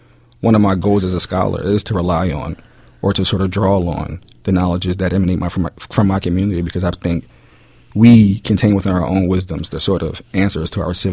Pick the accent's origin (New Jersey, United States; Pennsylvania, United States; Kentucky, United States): Pennsylvania, United States; Philadelphia; So although I grew up in North Philadelphia, born and raised, I attended school in the Roxborough section of the city at Shelby Elementary.